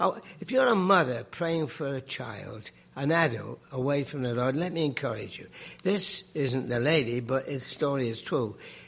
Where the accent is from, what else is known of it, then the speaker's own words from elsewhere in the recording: England, United Kingdom; I'm an Englishman. I grew up, I was a kid in the Second World War